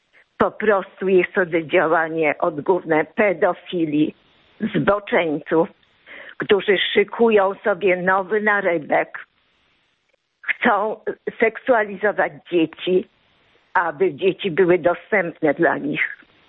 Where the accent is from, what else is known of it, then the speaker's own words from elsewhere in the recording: Warsaw, Masovian Voivodeship, Poland; jestem rdzenną warszawianką